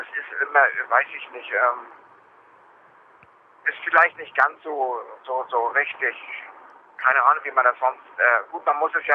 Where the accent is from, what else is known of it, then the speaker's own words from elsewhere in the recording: Hamburg, Germany; also born or lived in Schenefeld; Also geboren bin ich ja in Hamburg. Groß geworden bin ich auch in Hamburg. Und bin in Hamburg selbst ein bisschen umgezogen. Zum Schluss habe ich die letzten 10 Jahre in Schenisfeld gewohnt, das ist bei Hamburg, und von da aus bin ich dann 2004